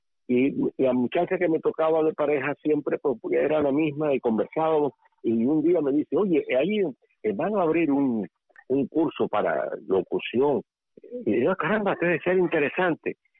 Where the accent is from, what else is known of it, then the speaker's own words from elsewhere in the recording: Havana, Cuba; born there; yo nací en La Víbora, o sea, Santo Suárez exactamente, en La Habana, Cuba. Eso fue en el año 1936